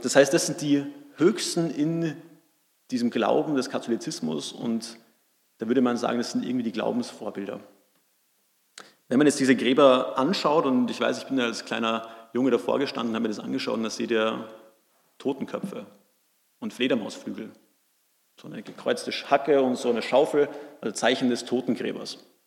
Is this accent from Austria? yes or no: yes; Salzburg, Austria; Ich bin ja in Salzburg aufgewachsen und Salzburg ist ja übersät mit Kirchen.